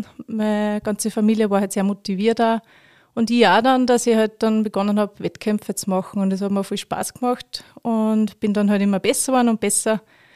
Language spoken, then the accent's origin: German; Gaflenz, Upper Austria, Austria; Ja, ich bin eine gebürtige Gafflenzerin